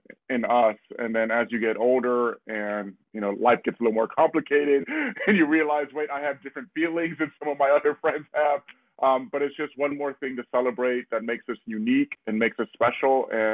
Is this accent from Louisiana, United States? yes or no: no; Los Angeles, California, United States; I was taught as a young kid growing up in Los Angeles alongside my twin brother to be proud of everything that makes you who you are.